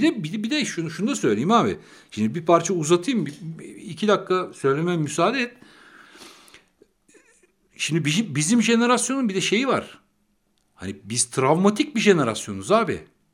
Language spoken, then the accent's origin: Turkish; Istanbul, Turkey; Yarım yüzyıldır bu dünyada yaşıyoruz kardeşim. İstanbul çocuğuyuz bile. Doğma büyüme İstanbullu adamız yani.